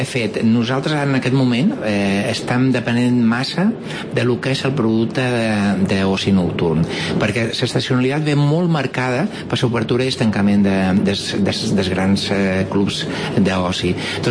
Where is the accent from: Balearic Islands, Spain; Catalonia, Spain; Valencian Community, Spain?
Balearic Islands, Spain; Santa Eulària des Riu; Festa tradicional es diu Menja de Maig de Santa Eulària, que és el meu poble.